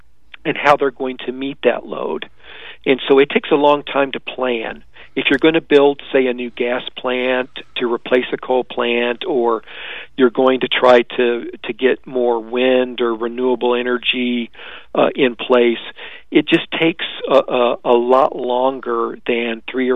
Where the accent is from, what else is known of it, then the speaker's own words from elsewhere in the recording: Missouri, United States; in my home state of Missouri